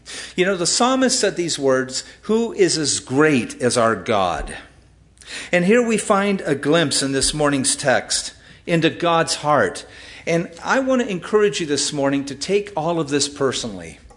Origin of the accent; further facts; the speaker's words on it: Cypress, California, United States; As I was small boy, about 7 years old, growing up in Cypress, California, which is in middle of Orange County or on the west side of Orange County, we were in a new housing development.